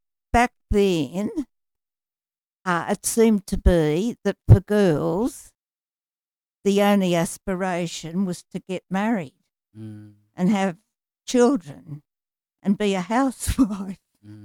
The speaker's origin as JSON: {"language": "English", "town": "Sydney", "region": "New South Wales", "country": "Australia", "tie": "born or raised there", "said": "I grew up in Kingsgrove, which is a suburb of Sydney in the St. George area."}